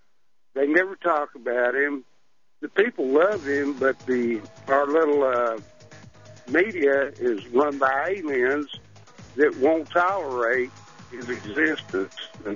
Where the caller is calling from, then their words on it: Austin, Texas, United States; Okay, well, down here in Austin, Texas, that's all I see is Ron Paul.